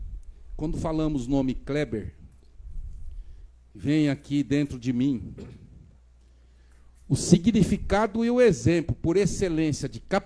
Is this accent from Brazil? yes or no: yes; São Paulo, Brazil; Eu vim do Pontal do Paranapanema, terra do Zé Rainha.